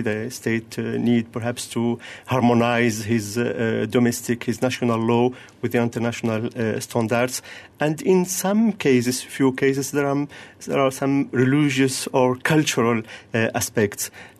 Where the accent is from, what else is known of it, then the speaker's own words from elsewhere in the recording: Tunisia; I come from Tunisia, a Muslim country also